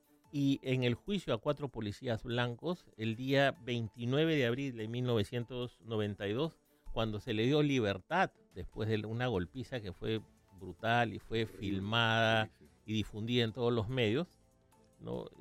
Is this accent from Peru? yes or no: yes; Peru; en mi país han habido esos, yo te conté que en 1975 hubo unos saqueos en Lima, sí, impresionantes